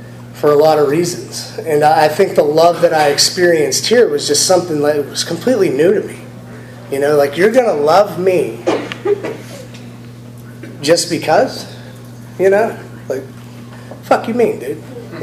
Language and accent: English; Pennsylvania, United States; But I'm from Western Pennsylvania. I don't like being affiliated with fucking Pittsburgh. I grew up in a small town in north part of Pennsylvania